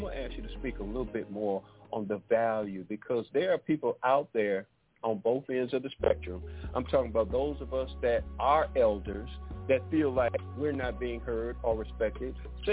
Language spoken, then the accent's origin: English; Detroit, Michigan, United States; I'm an Air Force veteran. I grew up in Detroit, so I know about military tactics.